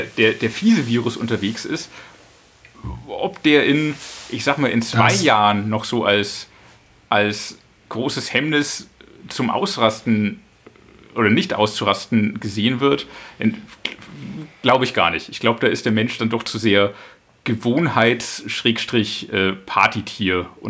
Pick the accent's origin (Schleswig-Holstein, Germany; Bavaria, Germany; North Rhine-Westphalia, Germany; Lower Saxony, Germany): Bavaria, Germany